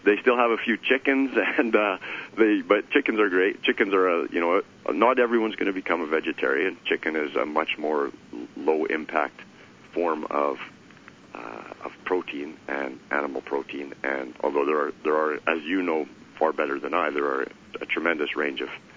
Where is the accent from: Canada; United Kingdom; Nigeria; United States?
Canada; Alberta; I grew up in Alberta eating a tremendous amount of beef as a child because my uncle had a cattle ranch.